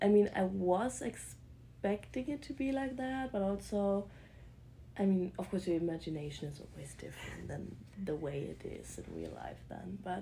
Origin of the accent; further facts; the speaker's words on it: eastern Germany, Germany; English is a second language; now in United States; I'm from Germany. Yeah, for Germany, that's eastern part. And I'm 21 years old.